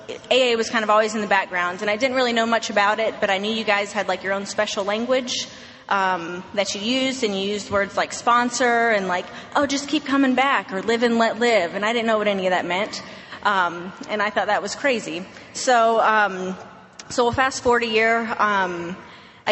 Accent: Nashville, Tennessee, United States; I went to a 30-day inpatient facility, and I'm from Nashville, so it was in Nashville.

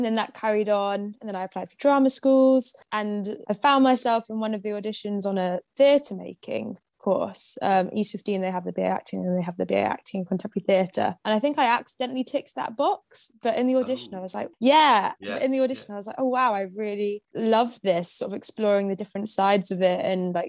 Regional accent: Marlborough, South West England, United Kingdom; So I grew up in Wiltshire in a town called Marlborough

